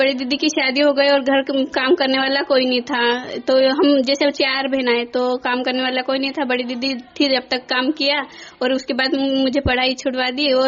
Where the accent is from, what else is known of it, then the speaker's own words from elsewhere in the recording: Saikheda Khurd, Madhya Pradesh, India; मैं ग्राम साईखेड़ा खुर्द से हूँ